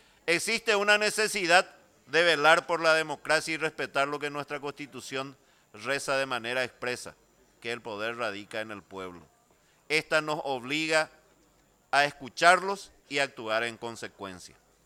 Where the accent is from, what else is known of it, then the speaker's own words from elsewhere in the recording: Paraguay; Repudio los atropellos en Venezuela con la misma fuerza que lo hago contra los atropellos en mi país. Mientras no haya plata en el bolsillo de los paraguayos